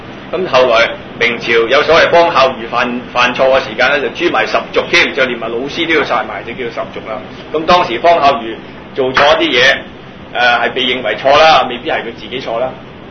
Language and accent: Cantonese; China; 我哋中國人啦，就以中國嚟講咧